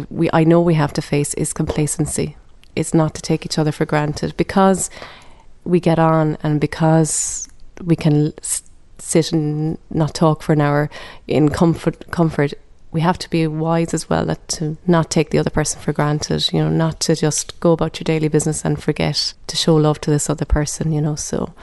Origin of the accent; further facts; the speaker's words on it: Munster, Ireland; and I'm from West Cork.